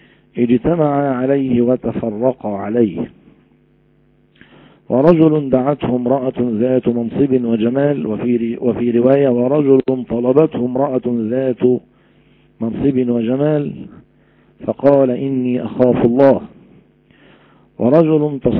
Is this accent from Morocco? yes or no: no; Egypt